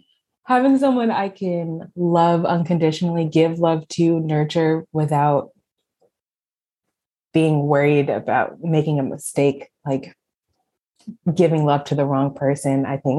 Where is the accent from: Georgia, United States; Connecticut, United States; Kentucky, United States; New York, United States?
Connecticut, United States; also born or lived in Philadelphia; Connecticut. We used to live in Philly. That's where we adopted her.